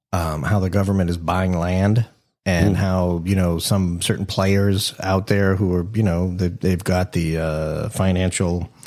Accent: Cooper City, Florida, United States; I mean, where I grew up in Cooper City, it was nothing but orange groves and dairy farms.

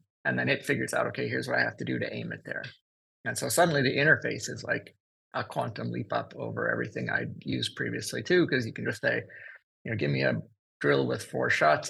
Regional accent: Newfoundland and Labrador, Canada; moved away as an adult; now in United States; So I grew up in Newfoundland, Canada, but I've been in the U.S. since college.

